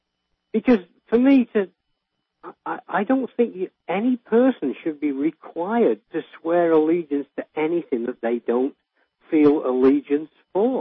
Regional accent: England, United Kingdom; now in Canada; I'm born in England. I'm a Brit. I came to Canada. I married a Canadian. I came over here.

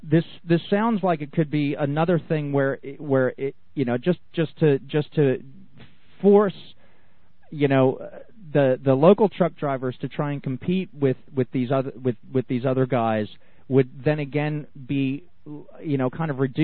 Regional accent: New Jersey, United States; born there; also born or lived in San Antonio, Texas; you know, I was born in New Jersey, and I ended up down in San Antonio for a while

